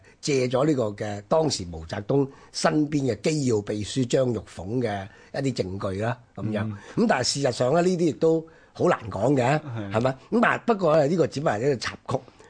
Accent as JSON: {"language": "Cantonese", "country": "Hong Kong", "said": "同我哋香港人習慣嗰个"}